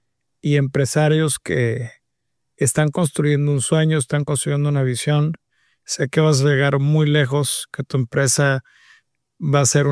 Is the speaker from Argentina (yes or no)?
no; Mexico; la mentalidad de trabajo y esfuerzo que siempre nos ha caracterizado como mexicanos.